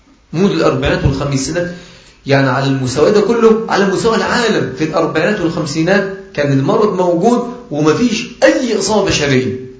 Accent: Egypt; عندنا في مصر برضه كان موجود إنفلونزا الطيور ده في مصر

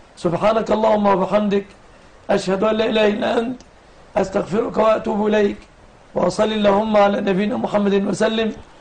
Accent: Egypt; وأسأل الله أن يحفظ بلادنا مصر آمنة مطمئنة

